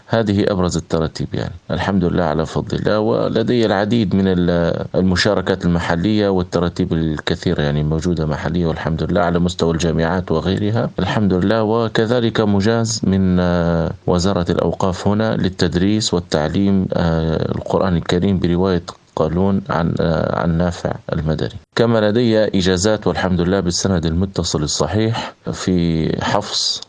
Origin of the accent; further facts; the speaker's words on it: Tripoli, Tripoli District, Libya; من طرابلس، أصلا وسكنا، يعني أصلي من طرابلس وأسكن في قلبي طرابلس.